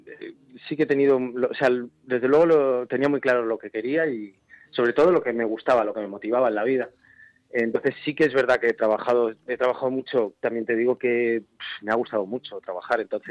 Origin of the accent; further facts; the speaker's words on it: Madrid, Community of Madrid, Spain; es mi barrio, o sea, quiero decir, vengo de allí, mi familia, toda mi familia vivía allí, y bueno, pues, bueno, un barrio popular de las afueras de Madrid